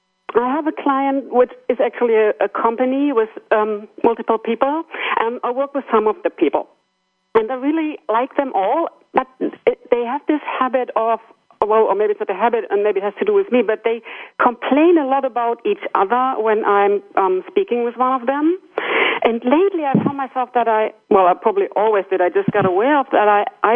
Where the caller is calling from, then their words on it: Rosengarten, Lower Saxony, Germany; I'm calling in from Rosengarten in North Germany.